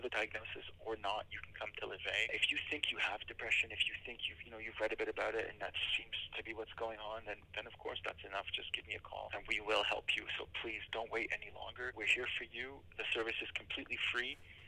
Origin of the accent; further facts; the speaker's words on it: England, United Kingdom; moved away; I immigrated from England, so I'm perfectly bilingual, and I do help a lot of the Anglophones.